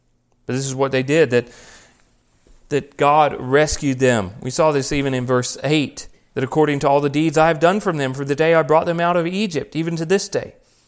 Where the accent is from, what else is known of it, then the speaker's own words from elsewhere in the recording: Australia; Now, I think maybe Americans might understand this a little bit better than me as an Australian. I still have a queen.